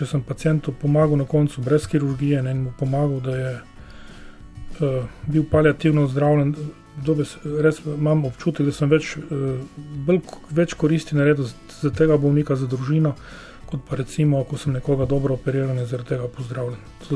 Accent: Šturje, Gorizia, Slovenia; Jaz sem iz Šturi.

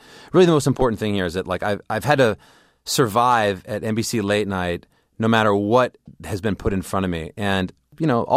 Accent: California, United States; I grew up in Southern California carpooling with Tiger Woods, actually.

